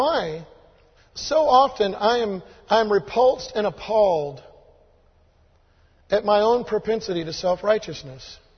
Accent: Tampa, Florida, United States; I grew up in the Tampa area all of my life.

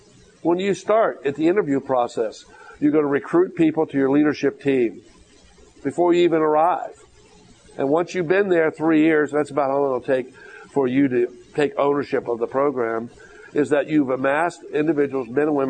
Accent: Ohio, United States; also born or lived in Texas; Well, I'm from Northeast Ohio.

